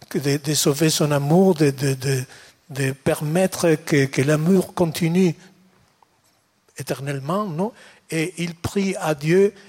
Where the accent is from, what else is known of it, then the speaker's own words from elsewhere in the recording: Úbeda, Andalusia, Spain; ma ville natale, Úbeda